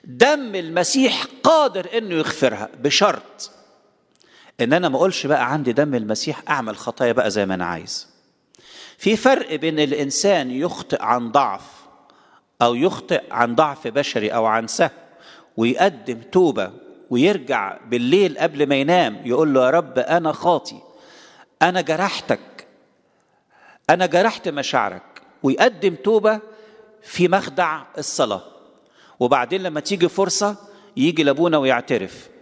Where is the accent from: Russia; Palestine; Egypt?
Egypt; عندنا في مصر يختموها بختم كده مدور نختمها